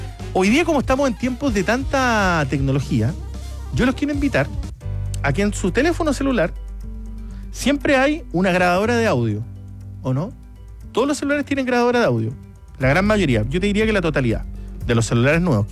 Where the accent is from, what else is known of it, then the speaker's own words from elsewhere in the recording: Chile; somos chilenos